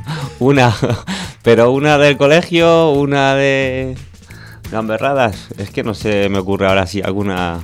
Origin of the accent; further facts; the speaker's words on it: Madrid, Community of Madrid, Spain; born there; En Madrid.